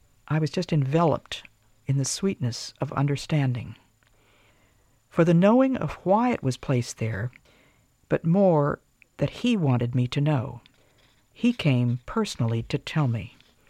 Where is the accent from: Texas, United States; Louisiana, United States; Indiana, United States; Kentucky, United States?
Kentucky, United States; I am practically 60 years old. I grew up in Kentucky. I am one of 15 living children of the same two now deceased parents. We were tenant farmers and sharecroppers.